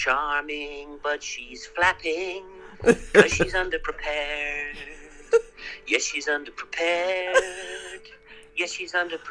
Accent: Bristol, South West England, United Kingdom; and I am from Bristol

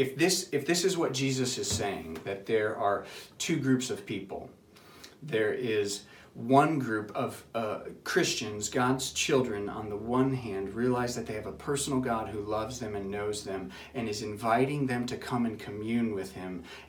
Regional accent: Ohio, United States; That we lived in the house the whole time that I was growing up in Ohio, a good chunk of the time that I was growing up in Ohio, so at least 15 years

